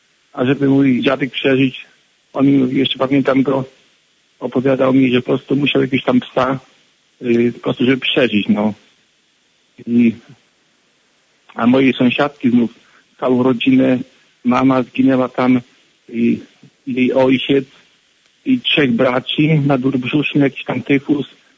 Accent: Podlaskie Voivodeship, Poland; z Podlasia … z parafii arcybiskupa Sowoja Leszka Głodzia jestem, pochodzę.

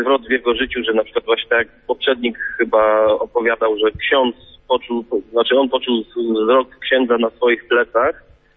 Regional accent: Germany; jestem z Niemiec.

